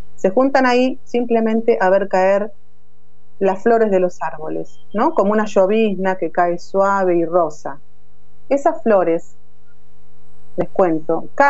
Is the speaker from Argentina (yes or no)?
yes; Avellaneda, Buenos Aires Province, Argentina; Yo nací en Avellaneda